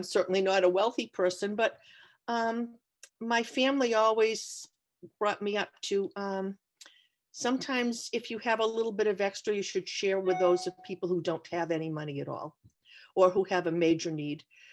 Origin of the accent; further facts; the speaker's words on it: Easton, Massachusetts, United States; My father met my mother, who was from Easton, and I was brought up in Easton.